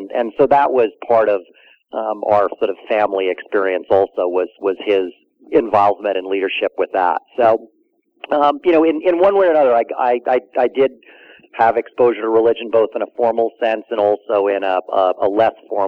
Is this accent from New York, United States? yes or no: yes; New York, United States; No, I grew up in New York making fun of New Jersey, and then ended up out here 20 years ago. But I grew up in New York